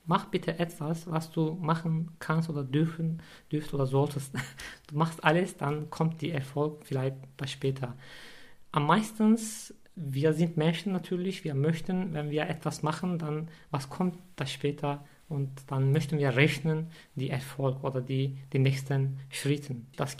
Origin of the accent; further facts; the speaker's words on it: Turkey; German is a second language; moved away as an adult; now in Germany; Aber natürlich, das ist meine Heimat.